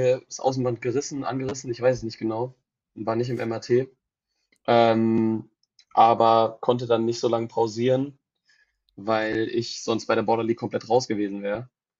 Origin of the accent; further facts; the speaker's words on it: Baden-Württemberg, Germany; now in Cologne, Germany; ich studiere in Köln und wohne in Köln, aber bin ursprünglich auch aus dem Süden, aus der Nähe von Heidelberg, und meine Familie kommt natürlich dann teilweise auch aus Ulm.